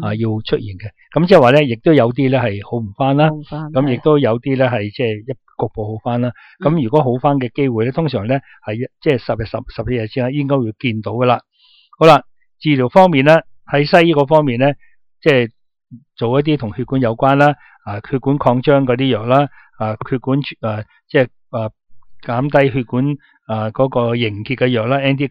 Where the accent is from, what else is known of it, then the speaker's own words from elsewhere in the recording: China; 即是我们中国人呢就对同佢疗法的认识是很少